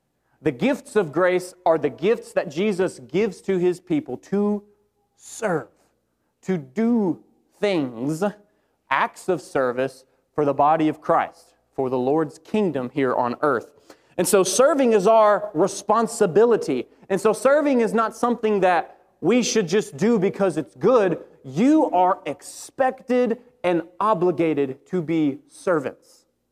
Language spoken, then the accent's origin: English; Alabama, United States; I am from Alabama. My math could be wrong.